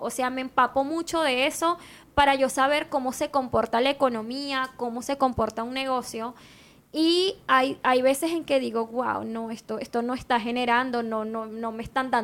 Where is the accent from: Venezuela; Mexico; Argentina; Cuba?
Venezuela; moved away as an adult; Venezuela, no sé si tuviste negocio en Venezuela, pero uno ya tiene contactos, es como que, ay, estoy en mi país